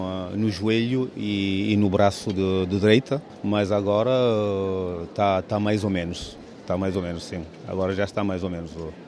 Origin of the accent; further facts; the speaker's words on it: Tarrafal, Santiago, Cape Verde; Eu sou de Tarrafal, Santiago.